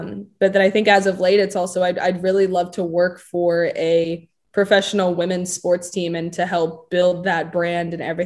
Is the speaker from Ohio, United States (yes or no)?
no; Kansas City, Missouri, United States; I think it'd be the coolest thing to represent my city just because I'm from Kansas City. I'm proud to be from Kansas City.